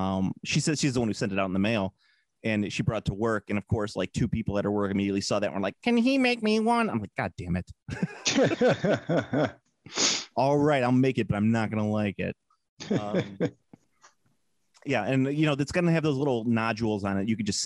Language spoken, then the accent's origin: English; Chicago, Illinois, United States; Not just because I'm from Chicago, you know what I'm saying?